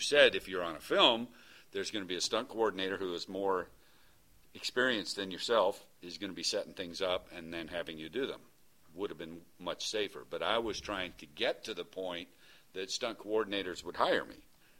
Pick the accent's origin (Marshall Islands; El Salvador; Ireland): Marshall Islands; in the Marshall Islands.